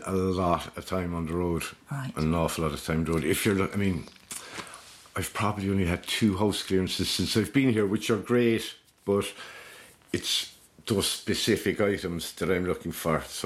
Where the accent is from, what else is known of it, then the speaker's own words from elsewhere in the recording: Ireland; Celtic cousins, I suppose, as well, being Irish and Brittany.